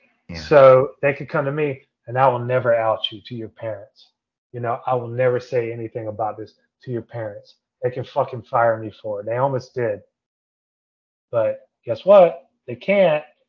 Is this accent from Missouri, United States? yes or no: no; North Carolina, United States; I'm from North Carolina. I graduated from a very strict, hateful, all-white Christian school.